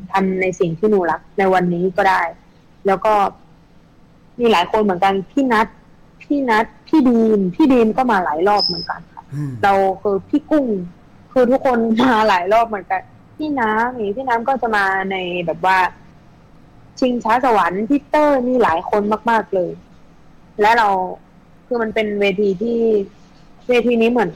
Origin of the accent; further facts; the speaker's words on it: Isan, Thailand; คือเราเองเป็นลูกอีสานอยู่แล้ว